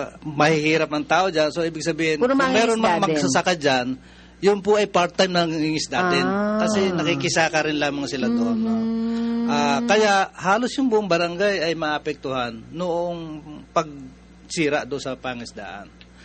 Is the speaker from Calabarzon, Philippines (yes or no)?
yes; Calatagan, Calabarzon, Philippines; karamihan po ngayon ng coastal na baybayan sa amin sa Kalutagan ay dahil privatized na nga